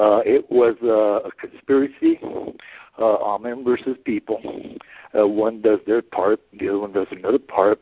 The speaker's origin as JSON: {"language": "English", "region": "Colorado", "country": "United States", "said": "I'm also from Colorado, the San Luis Valley."}